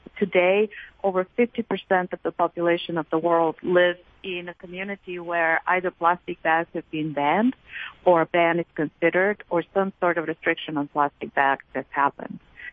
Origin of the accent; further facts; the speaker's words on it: Bulgaria; moved away as an adult; It's actually Bulgaria. I grew up and I was brought up and raised in Bulgaria. I left there when I was 25. It was still a communist country, and I defected.